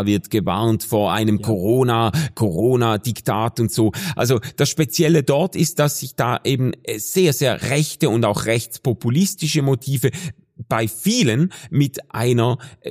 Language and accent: German; Switzerland; zu dem ich jetzt als Schweizer quasi mit Blick über die Grenze wahrscheinlich mich nur vorsichtig äußern sollte.